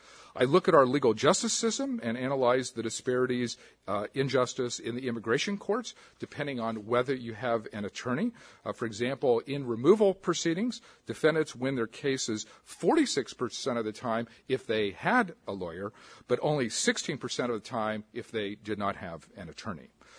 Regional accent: United States; but it's discovered many things along the route that I, as an American, did not know about the immigration process.

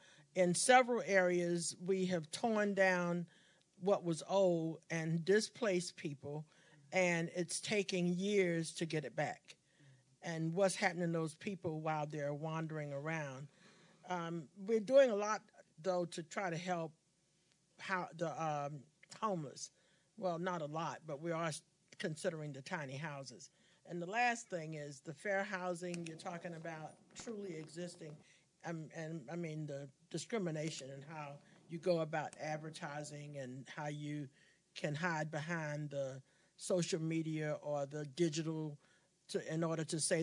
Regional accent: Savannah, Georgia, United States; I'm from Savannah, Georgia.

